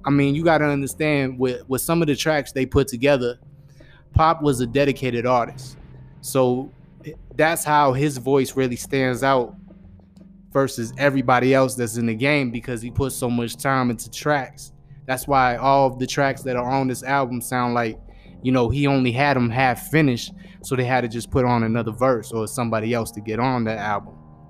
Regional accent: Boston, Massachusetts, United States; You know, I'm from Boston, so I understand the whole East Coast sound and shit

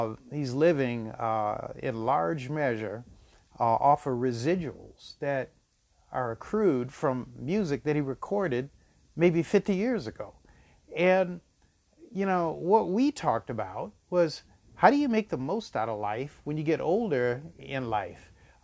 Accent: New Orleans, Louisiana, United States; born there; I'm a love child because I was born in New Orleans to my parents who were just young and in love.

